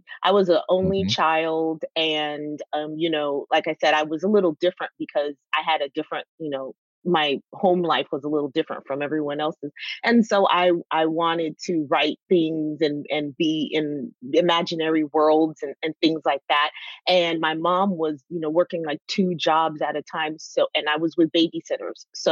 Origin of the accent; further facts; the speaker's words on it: Virginia, United States; I grew up in Virginia, but Virginia, that whole DC area has a really big immigrant culture.